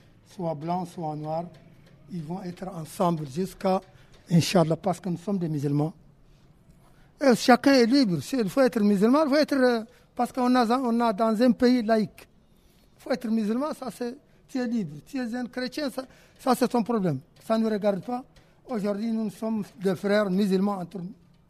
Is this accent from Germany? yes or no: no; Timbuktu, Tombouctou, Mali; born there; depuis que moi, je suis né à Tombouctou